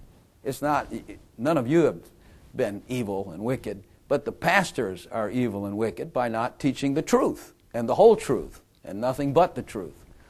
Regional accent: the South, United States; You know, we're from the South. And we still believe in Jesus

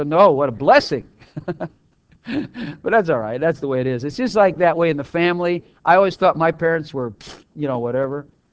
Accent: Texas, United States; Come on, we're from Texas.

